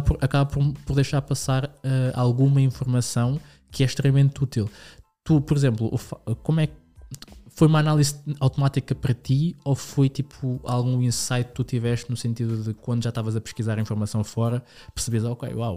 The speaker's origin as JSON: {"language": "Portuguese", "town": "Sintra", "region": "Lisbon", "country": "Portugal", "tie": "born or raised there", "said": "eu cresci no Linho de Sintra, Montabão, para mim a minha cabeça não estava em Lisboa, tipo, eu não conhecia Lisboa, para mim Lisboa era vir ao Colombo."}